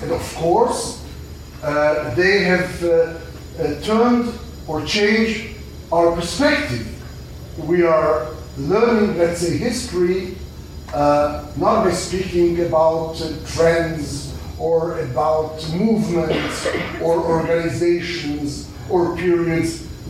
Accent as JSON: {"language": "English", "country": "Israel", "tie": "born or raised there", "said": "I grew up in Israel. I went to the Hebrew University. This was my formative years."}